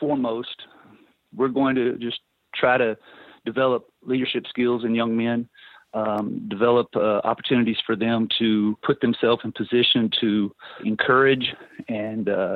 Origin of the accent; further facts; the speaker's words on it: Texas, United States; Well, when I was growing up in East Texas, my dad was a football coach